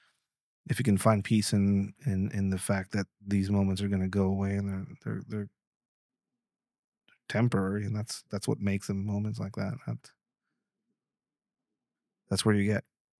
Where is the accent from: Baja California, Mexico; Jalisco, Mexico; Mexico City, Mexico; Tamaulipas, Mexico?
Baja California, Mexico; Tijuana; I'm from Tijuana. I've been to Baltimore.